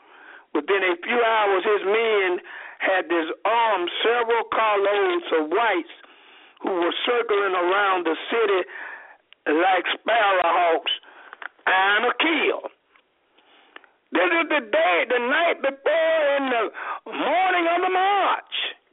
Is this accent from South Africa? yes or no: no; the South, United States; Now, I'm from the South.